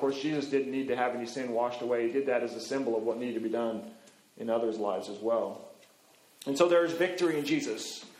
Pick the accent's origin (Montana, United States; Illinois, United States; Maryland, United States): Montana, United States; When I was growing up in Montana, we lived in Flathead County.